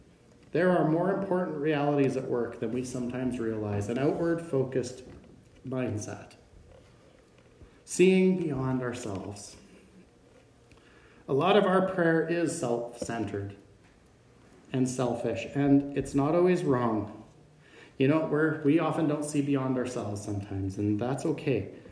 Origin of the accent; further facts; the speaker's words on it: Canada; See, sometimes we are so Canadian. We're so polite.